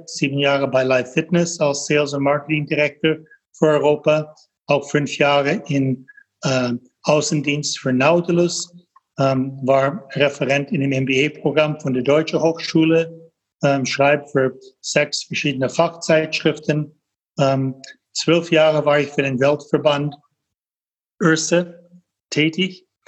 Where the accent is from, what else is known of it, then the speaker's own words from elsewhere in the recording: Toronto, Ontario, Canada; German is a second language; moved away as an adult; also born or lived in United States / Germany / Austria / Italy; Wie man von meinem Akzent hört, selbst wenn ich einen deutschen Namen habe, bin ich in Toronto, Kanada geboren und aufgewachsen, in den USA studiert. Aber einen Großteil meines Erwachsenenlebens habe ich in Europa verbracht. 20 Jahre in Deutschland, habe auch in Österreich, in Italien, lebe seit 6 Jahren in die Schweiz